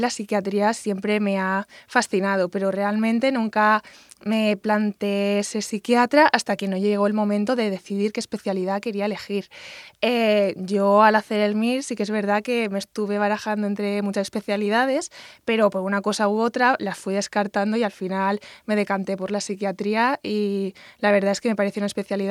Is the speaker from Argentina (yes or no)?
no; Alicante, Valencian Community, Spain; soy de aquí de Alicante y estoy haciendo la residencia en el Hospital de San Juan de Alicante.